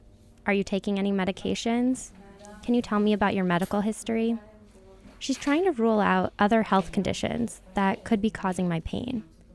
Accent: Chicago, Illinois, United States; now in Jerusalem, Israel; I'm from Chicago, but these days I live in Jerusalem.

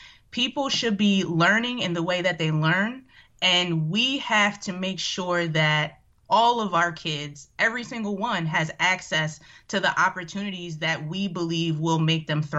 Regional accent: Pennsylvania, United States; I grew up in Montgomery County. I went to North Penn High School.

